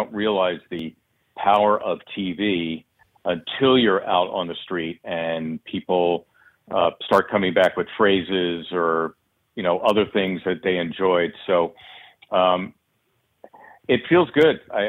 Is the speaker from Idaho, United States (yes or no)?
no; Philadelphia, Pennsylvania, United States; in a modest household in which I grew up in Northeast Philly.